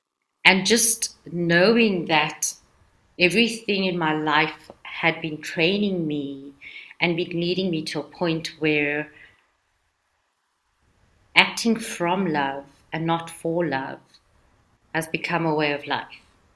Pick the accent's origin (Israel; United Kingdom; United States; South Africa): South Africa; Cape Town, Western Cape; also born or lived in Johannesburg; So my story starts in South Africa. Born and bred in Cape Town. And moved to Joburg, spent 20 years in Joburg, being in the corporate world.